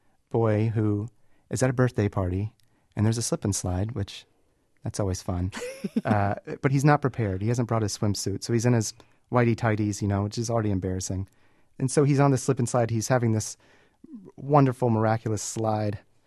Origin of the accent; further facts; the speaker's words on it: the South, United States; accent: Southern; I would say the stories maybe are a lot like my accent now. There's this slight Southern accent to the stories that's kind of inevitable.